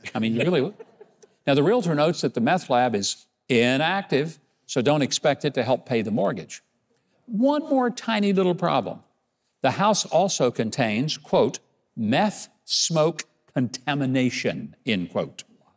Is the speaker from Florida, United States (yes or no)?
no; Arkansas, United States; he was visiting the crater of Diamond State Park in my home state of Arkansas